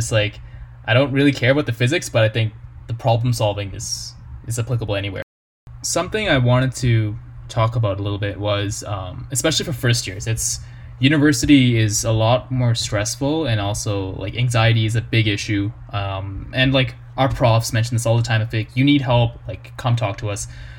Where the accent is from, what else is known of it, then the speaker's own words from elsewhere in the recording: Alberta, Canada; Speaking from my perspective, I'm from Alberta, so we don't have many of the opportunities that Ontario students have.